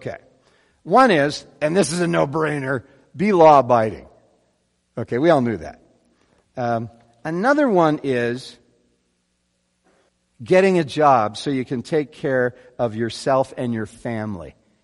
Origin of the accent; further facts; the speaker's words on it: Canada; born there; I was born in Canada, so I never had to go to one of these seminars on Canadian citizenship.